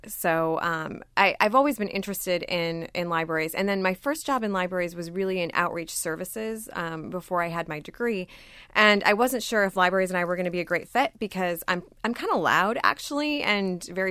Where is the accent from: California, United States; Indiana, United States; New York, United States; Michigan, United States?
Michigan, United States; No, well, I grew up in Michigan, actually, and I grew up in a really small town. My dad was a factory worker, and so we lived there.